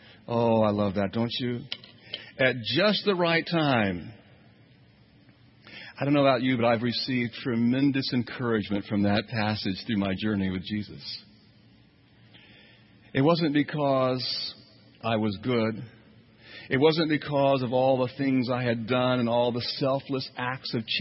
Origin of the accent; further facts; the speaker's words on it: Orlando, Florida, United States; I was born here in Orlando in the last millennium, the past millennium. And I grew up, my family of origin, they really weren't religious people.